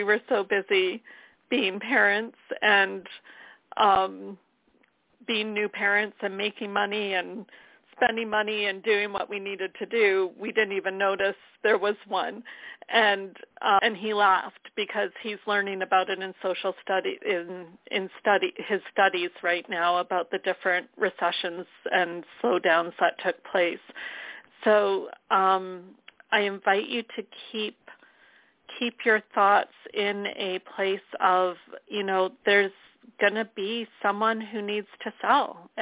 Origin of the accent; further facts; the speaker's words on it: Sherwood Park, Alberta, Canada; I'm from Sherwood Park, Alberta.